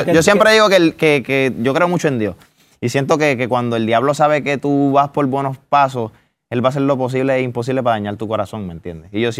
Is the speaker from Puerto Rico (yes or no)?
yes; Salinas, Puerto Rico; Yo soy de Salinas, Puerto Rico.